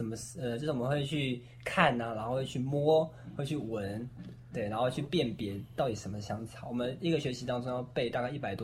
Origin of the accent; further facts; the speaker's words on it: Taichung, Taiwan; now in Taipei, Taiwan; 我是台中人。